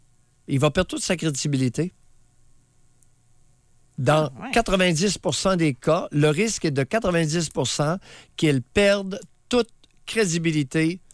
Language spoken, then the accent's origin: French; Quebec, Canada; On n'est pas des anglophones. On est des Canadiens français avec des caractéristiques.